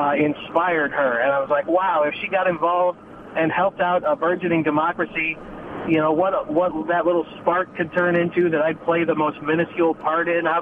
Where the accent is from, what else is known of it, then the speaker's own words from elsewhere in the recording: St. Louis, Missouri, United States; Yeah, I am from the St. Louis area here.